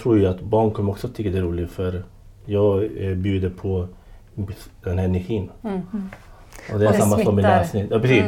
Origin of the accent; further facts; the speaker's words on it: Chile; now in Norrköping, Sweden; och jag kommer från Chile. Men jobbar nu på Palettens förskola i Norrköping.